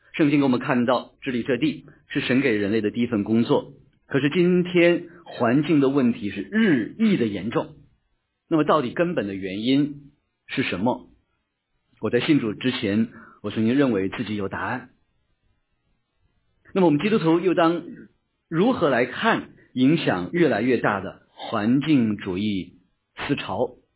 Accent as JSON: {"language": "Chinese", "region": "northern China", "country": "China", "tie": "born or raised there", "said": "我小时候在北方长大"}